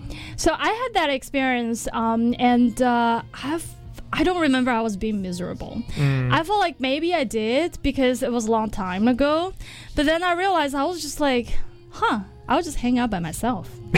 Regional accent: Chengdu, Sichuan, China; moved away as an adult; So basically, I was born and raised in China, okay. Chengdu, China, right? And I barely went out of my own city.

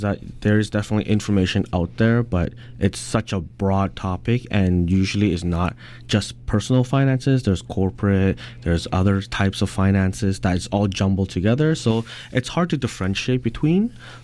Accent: Canada; me, who's been born and raised in Canada, has gone through the entire school system

